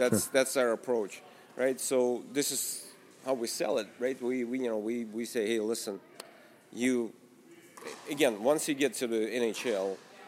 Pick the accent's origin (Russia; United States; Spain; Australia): Russia; I am definitely growing up in Russia and, being exposed to those different situations